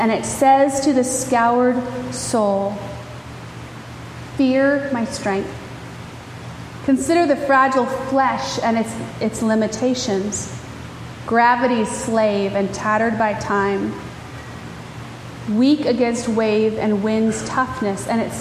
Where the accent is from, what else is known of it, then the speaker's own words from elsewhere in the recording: the South, United States; Now, I'm from the South, so we say bless your heart, and that means a myriad of things.